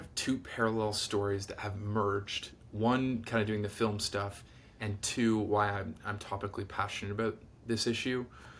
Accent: Niagara Falls, Ontario, Canada; But yes, I'm from the Niagara Falls area.

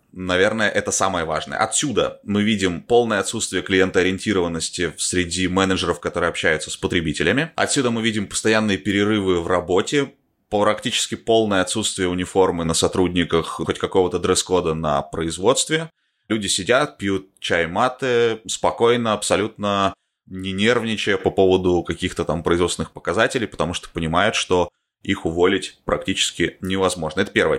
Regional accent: Novosibirsk, Novosibirsk Oblast, Russia; Вернулся в Россию, я жил в Новосибирске, я сам из Новосибирска.

